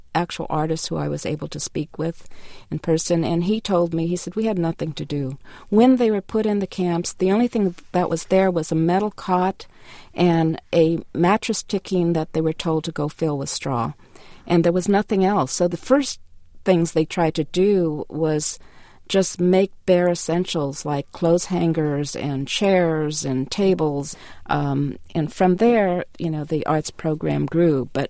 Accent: United States; I know I'm proud of them because I'm Japanese American

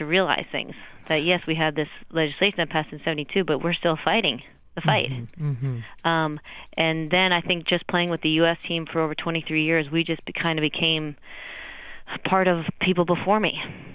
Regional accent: Connecticut, United States; I'm from Connecticut, grew up in a small town. I played sports my whole life.

